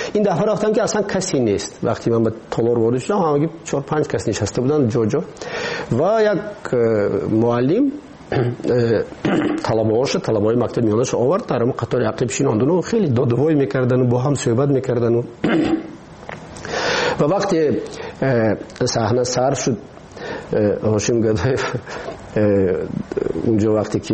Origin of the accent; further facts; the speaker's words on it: Tajikistan; ما تاجیک هستیم. همین است وطنی ما